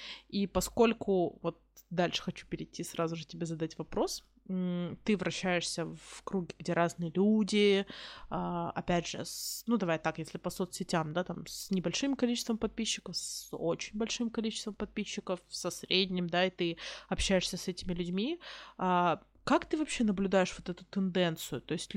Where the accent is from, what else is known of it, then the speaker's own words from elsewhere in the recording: Kursk, Kursk Oblast, Russia; а я как бы из Курска в Москву доеду 5 часов на поезде